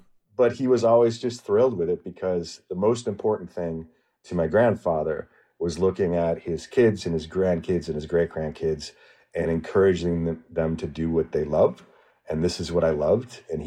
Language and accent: English; Madison, Wisconsin, United States; what I love about growing up in Madison and traveling throughout the state and having family in Wisconsin Rapids and up in Superior